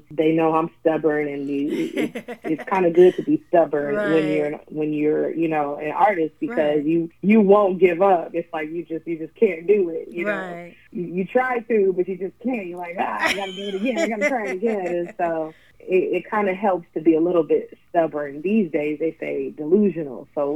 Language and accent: English; Detroit, Michigan, United States; And I'm from Detroit, so it was just music all around me with Motown and … and, you know, just all of it.